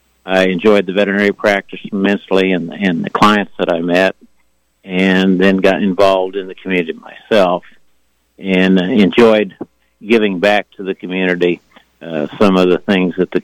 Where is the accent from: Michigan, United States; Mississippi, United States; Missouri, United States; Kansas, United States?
Kansas, United States; Emporia; Well, of course, growing up in Emporia, you know, the downtown was quite a lot more developed than it is today.